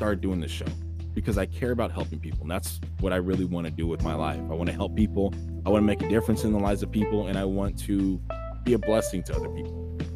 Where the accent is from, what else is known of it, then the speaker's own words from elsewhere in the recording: United States; born there; But me, I'm an American. I was born in America. I come from a long line of people from America, yes.